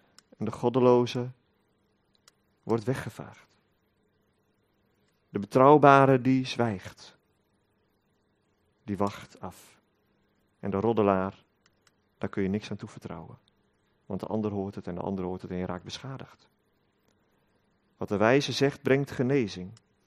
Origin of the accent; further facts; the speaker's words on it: Netherlands; Zijn wij Hollanders, hebben dat tot een kunst verheven af en toe.